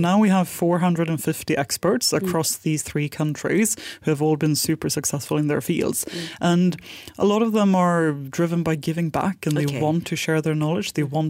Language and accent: English; Sweden; moved away as an adult; now in Singapore; the small town that I grew up in Sweden.